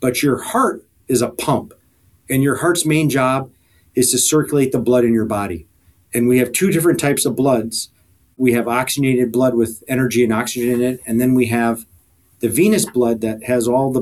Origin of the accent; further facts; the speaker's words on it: Wisconsin, United States; I'm from Wisconsin, born and raised